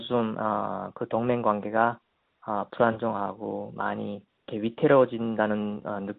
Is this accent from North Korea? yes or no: yes; North Korea; now in United States; 미국에 사는 탈북민으로서